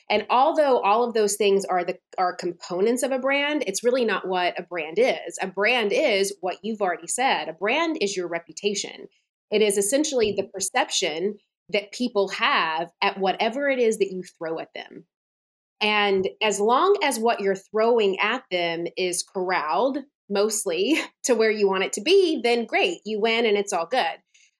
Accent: Nashville, Tennessee, United States; Nashville was a lot smaller back then. So I could not wait to leave it. You know, I was just like, get me out of here. I never thought I would come back.

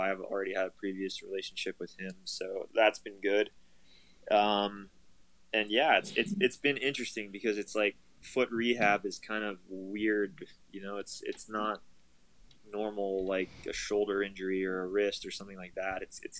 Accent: Pittsburgh, Pennsylvania, United States; I go home to Pittsburgh, see my family for a couple of days, chill out.

